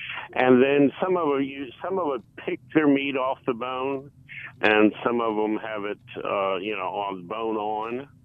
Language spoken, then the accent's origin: English; Delaware, United States; Well, I'm from Delaware.